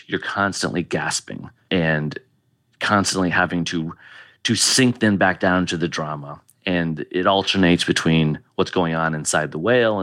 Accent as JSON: {"language": "English", "region": "Iowa", "country": "United States", "tie": "born or raised there", "said": "Well, I grew up in Iowa, so..."}